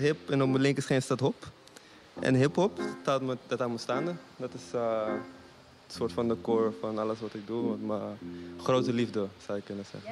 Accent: North Holland, Netherlands; 11-07 is de plek waar ik ben geboren, opgegroeid. Momenteel niet meer woon, maar nog steeds wel mijn moeder. En dat is gewoon... dat is mijn postcodegebied.

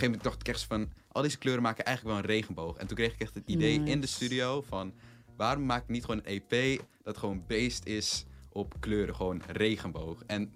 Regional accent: Zandvoort, North Holland, Netherlands; also born or lived in Haarlem; ik ben geboren in Haarlem en ik ben opgegroeid in Zandvoort. Maar de laatste tijd ben ik wel heel vaak in Amsterdam. Dus ik kan wel zeggen dat ik een beetje wat van op heb gepikt.

